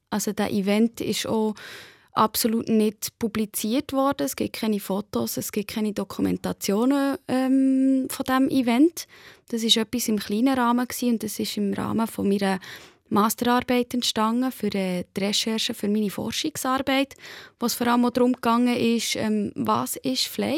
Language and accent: German; Lohn-Lüterkofen, Solothurn, Switzerland; das war auf dem Land, dort, wo ich aufgewachsen bin, in Lohn-Lütterkofen bei Solothurn